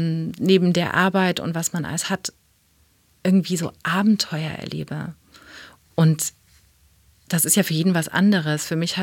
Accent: East Germany, Germany; Also ich bin meine Kindheit war in der DDR.

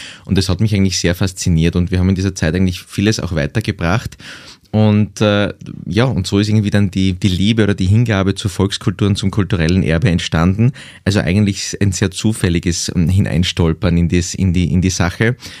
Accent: Graz, Styria, Austria; Ich bin ja in der Stadt aufgewachsen, in Graz, hatte also keine besonders großen Berührungspunkte mit der Volkskultur, außer jene, die man sozusagen auch als Städter im Jahreskreislauf hat.

